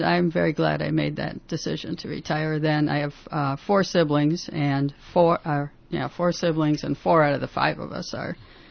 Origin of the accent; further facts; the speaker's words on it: Duluth, Minnesota, United States; born there; I was born in Duluth, Minnesota.